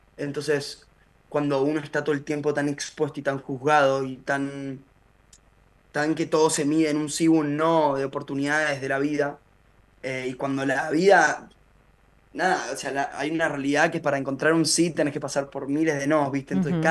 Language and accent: Spanish; Mendoza, Argentina; moved away as an adult; Yo crecí en Mendoza, a los 18 me fui a vivir a Buenos Aires.